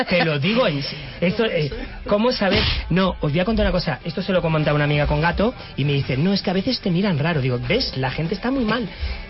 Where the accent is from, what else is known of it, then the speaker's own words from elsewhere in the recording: Parla, Community of Madrid, Spain; born there; Que donde yo nací.